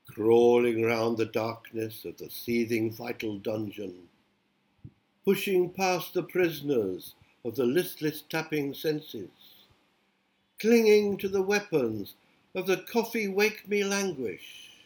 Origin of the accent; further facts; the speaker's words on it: England, United Kingdom; born there; I was born in England, and 60 years ago, at the beginning of the 1960s, I began to write poetry.